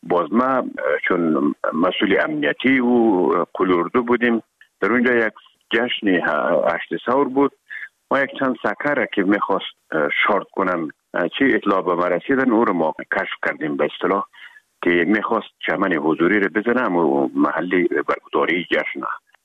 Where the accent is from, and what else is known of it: Herat, Afghanistan